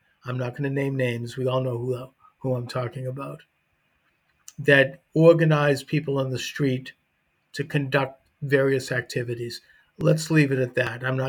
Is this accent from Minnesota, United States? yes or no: no; Boston, Massachusetts, United States; I'm at Bunker Hill Community College in Boston, my hometown, where I am majoring in sociology.